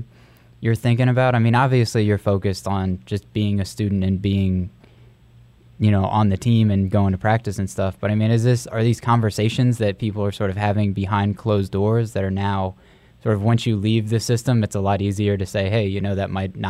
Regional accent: Chapel Hill, North Carolina, United States; I mean, I grew up in Chapel Hill

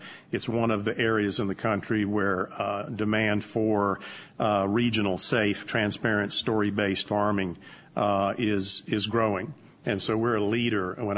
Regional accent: North Carolina, United States; the old days when I grew up in Durham County of farming in the middle

